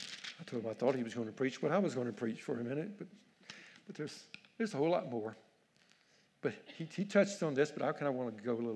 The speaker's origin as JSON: {"language": "English", "region": "Louisiana", "country": "United States", "said": "Now, he's from Texas. I'm from Louisiana. Pretty close to the same thing."}